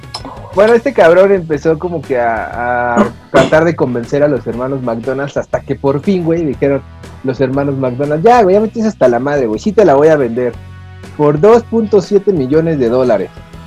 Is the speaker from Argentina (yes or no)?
no; Mexico; Como buenos mexicanos, todos desconfiados, güey.